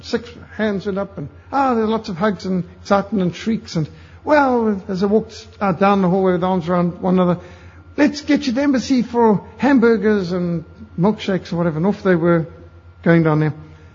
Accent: South Africa; born there; Even though I'm South African born, my father did fight in the 8th Army, and I do have the privilege of British passport too.

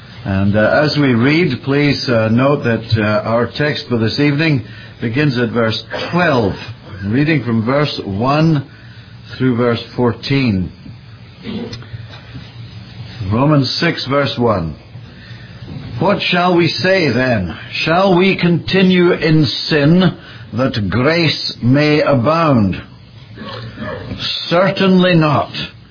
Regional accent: United Kingdom; now in United States; became a citizen of these United States a couple of years ago, there was a sense in which I died to being a British subject, which, by the way, is what British citizens are called, because we have a monarchy.

